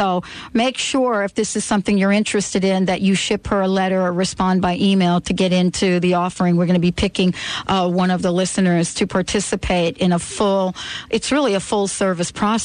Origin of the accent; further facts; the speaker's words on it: New York, United States; You know, I mean, we grew up on that on the East Coast. I mean, in a New York community, it was always lox.